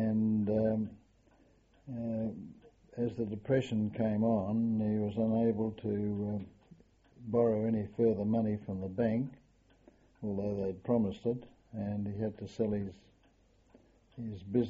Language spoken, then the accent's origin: English; Subiaco, Western Australia, Australia; The strongest memories in growing up in Subiaco was the trams running down the Hay Street